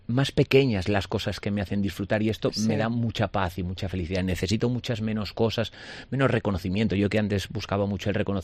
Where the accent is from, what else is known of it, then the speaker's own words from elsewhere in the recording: Alcúdia, Balearic Islands, Spain; montaron un gimnasio en Alcudia, yo soy de Alcudia, ya lo sabes